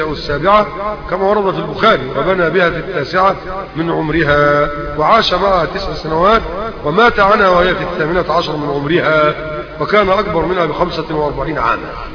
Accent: Egypt; عندنا في مصر

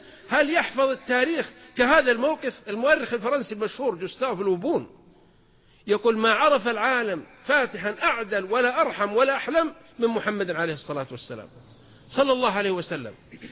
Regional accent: south, Saudi Arabia; أنا وأنا صغير في الجنوب، أنا من قبائل الجنوب،

